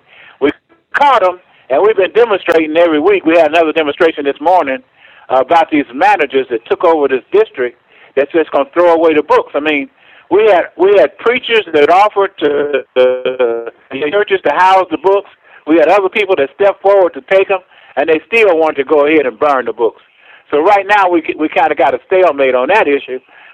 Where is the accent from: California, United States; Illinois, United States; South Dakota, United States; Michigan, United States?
Michigan, United States; Detroit; I was born in Detroit. I'm second generation. My parents were sharecroppers from Georgia.